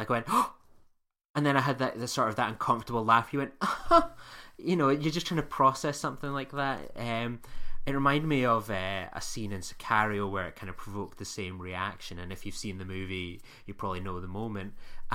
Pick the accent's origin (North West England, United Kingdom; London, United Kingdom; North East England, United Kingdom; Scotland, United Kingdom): Scotland, United Kingdom; Edinburgh; I can't give you what sounds like a more typical Scottish accent than my one, even though I'm from Edinburgh.